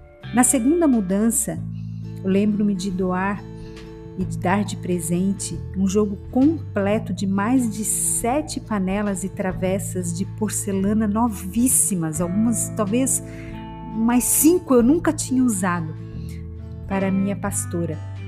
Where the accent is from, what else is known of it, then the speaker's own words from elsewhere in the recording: Joinville, Santa Catarina, Brazil; now in João Pessoa, Brazil; eu saí da minha cidade natal em 2017, eu fiz uma grande mudança. Eu saí do sul para o nordeste. Então nós enviamos a nossa mudança pela transportadora. E meu marido e eu viajamos de Joinville para João Pessoa de carro.